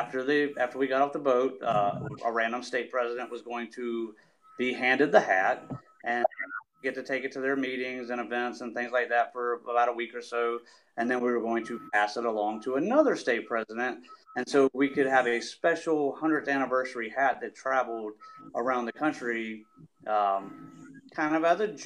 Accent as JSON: {"language": "English", "region": "South Carolina", "country": "United States", "tie": "born or raised there", "lives_now": "Lexington County, United States", "said": "I had a few coronavirus people in the state of South Carolina. Kershaw County, my hometown, I live in Lexington County now."}